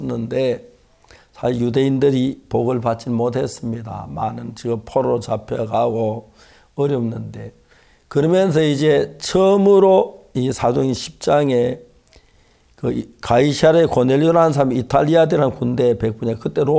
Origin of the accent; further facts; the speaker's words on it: South Korea; 저는 한국 사람입니다.